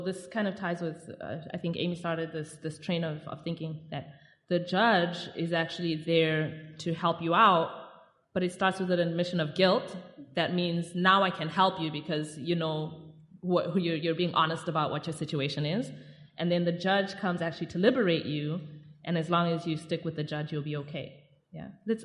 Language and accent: English; Zimbabwe; P.S., I'm from Zimbabwe. Like, we had no problem with Y2K.